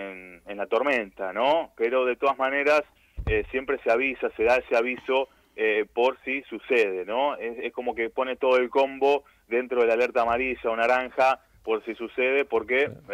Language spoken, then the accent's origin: Spanish; Mar del Plata, Buenos Aires Province, Argentina; Sí, yo vivo en Mar del Plata, soy nacido en Mar del Plata, así que sí.